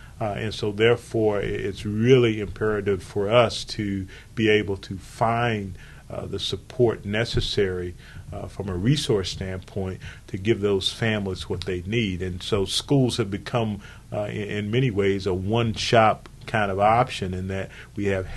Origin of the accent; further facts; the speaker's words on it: Kankakee, Illinois, United States; now in Urbana, United States; I'm originally from Kankakee, Illinois, but Urbana was a place that gave me an opportunity